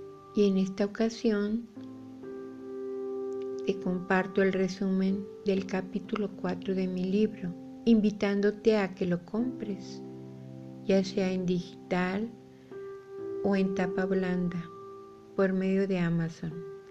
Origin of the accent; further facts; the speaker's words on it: Mexico; Ya te he dicho que soy escritora mexicana.